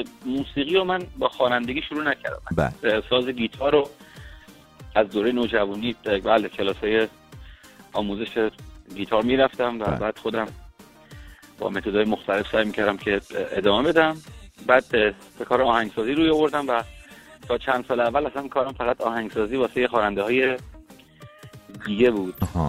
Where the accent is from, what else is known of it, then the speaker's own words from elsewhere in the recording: Isfahan, Iran; now in Tehran, Iran; خودم بزرگ شده اصفهانم و ساکن تهران